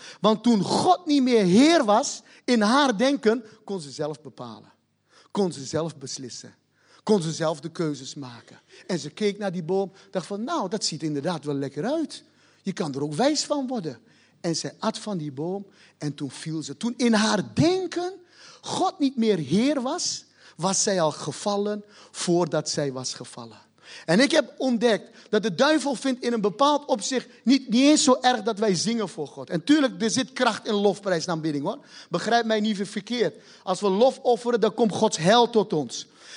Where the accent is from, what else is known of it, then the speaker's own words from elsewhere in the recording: Turkey; is een streekgenoot van mij. Waar ik geboren ben, waar ik vandaan kom.